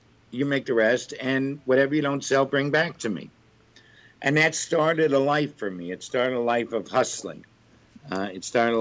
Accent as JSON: {"language": "English", "town": "Cleveland", "region": "Ohio", "country": "United States", "said": "No, I'm from Cleveland, Ohio."}